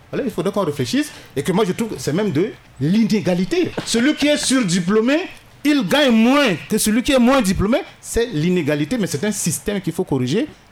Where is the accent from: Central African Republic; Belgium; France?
Central African Republic